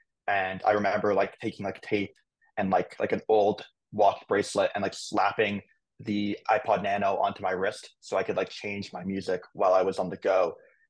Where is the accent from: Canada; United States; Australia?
Canada; Toronto, Ontario; So, I grew up in Toronto, Canada. My mom was Israeli and my dad was Canadian.